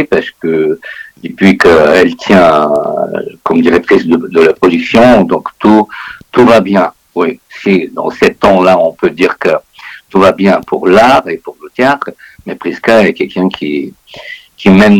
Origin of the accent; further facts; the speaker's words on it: Bulgaria; French is a second language; moved away as an adult; je suis né en Bulgarie, j'ai vécu 35 ans en Bulgarie